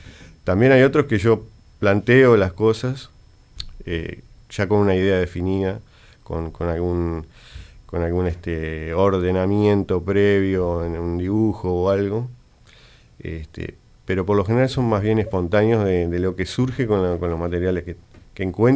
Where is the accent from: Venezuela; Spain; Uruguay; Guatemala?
Uruguay; Montevideo; En el municipio F, sí, exactamente.